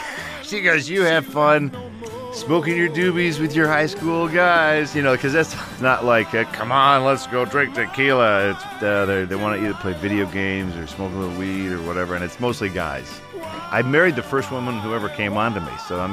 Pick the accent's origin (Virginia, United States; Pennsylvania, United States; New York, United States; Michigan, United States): Michigan, United States; I grew up in Michigan, and we had some property in the middle part of the state in Gladwin, Michigan.